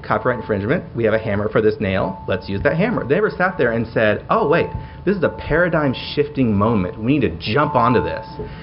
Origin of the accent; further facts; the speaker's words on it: the South, United States; we're from the South